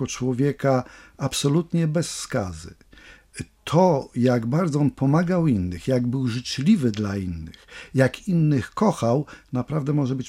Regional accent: Tuchola, Kuyavian-Pomeranian Voivodeship, Poland; dlatego że ja jestem z Tucholi, to on przyjeżdżał tam często

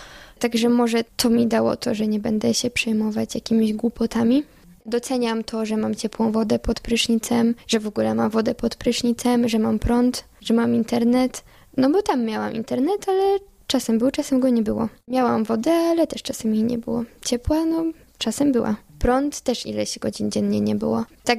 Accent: Olimpin, Kuyavian-Pomeranian Voivodeship, Poland; now in Łódź, Poland; pochodzę z Olimpina pod Bydgoszczą. Od paru lat mieszkam w Łodzi, ponieważ tam studiuję mikrobiologię.

